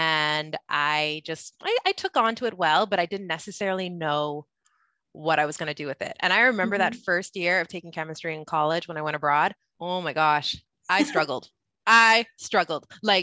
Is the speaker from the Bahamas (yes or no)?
yes; Bahamas; moved away as an adult; now in Florida, United States; I'm originally from the Bahamas. I moved to the States for school when I was 18, and I ended up staying after grad school. I live in Florida right now, which is nice because I do get to visit home a lot.